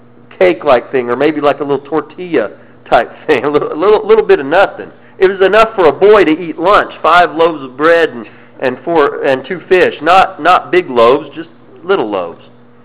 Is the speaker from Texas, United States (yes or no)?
no; Mississippi, United States; Sometimes people hear we're from Mississippi and they say, "Well, you're from Mississippi, you're just backwards, you're a redneck, or you're a hick